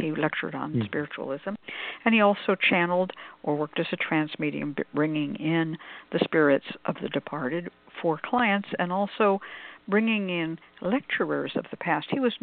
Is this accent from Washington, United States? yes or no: no; Oakland, California, United States; in the black community, when I grew up in Oakland, there were basically two kinds of spiritual churches